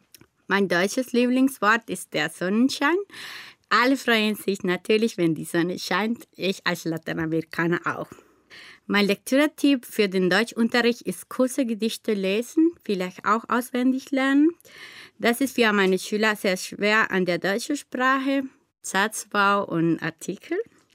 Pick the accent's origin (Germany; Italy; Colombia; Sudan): Colombia; Medellín, Antioquia; Ich komme aus Medellin, Kolumbien. Ich bin geboren im Jahr 1990.